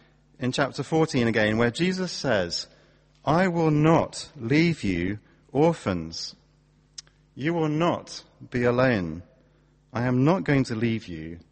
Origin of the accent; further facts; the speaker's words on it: Coventry, West Midlands, United Kingdom; when I was growing up in Coventry, we had a patch of ground in our back garden.